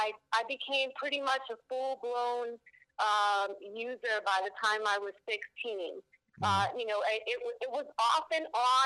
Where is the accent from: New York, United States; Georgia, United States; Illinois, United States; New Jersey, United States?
New Jersey, United States; Camden; Yeah, grew up, born and raised in Camden my whole life. I'm a project girl, so we moved around to several of the projects in the city.